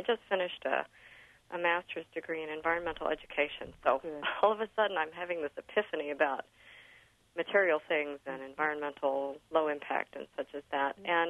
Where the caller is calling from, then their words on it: Champaign, Illinois, United States; I'm calling in from Champaign.